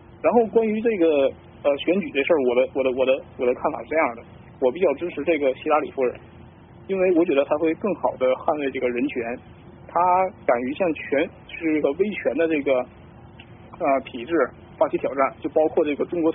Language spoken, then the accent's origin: Chinese; China; 我作为一个中国人